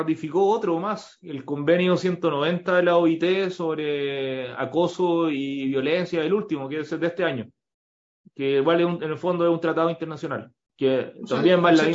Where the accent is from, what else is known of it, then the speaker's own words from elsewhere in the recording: Chile; pero no, pues, somos chilenos.